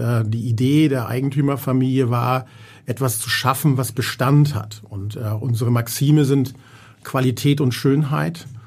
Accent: Hamburg, Germany; Und deshalb ist Hamburg meine Wurzel und auch meine Heimat.

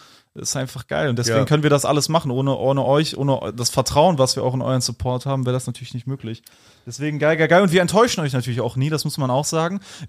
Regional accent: Cologne, North Rhine-Westphalia, Germany; ich komme ja aus Köln, ich bin hier viel gewesen

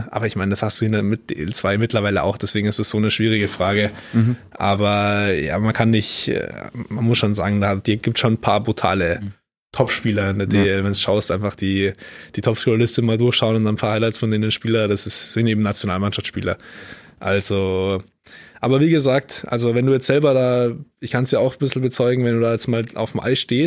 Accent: Garmisch-Partenkirchen, Bavaria, Germany; ich bin ja aus Garmisch

